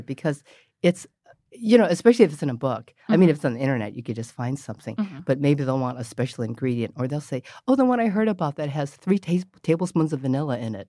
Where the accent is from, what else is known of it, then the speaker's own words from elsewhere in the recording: San Francisco, California, United States; I grew up in North Beach, actually, on Green and Kearney.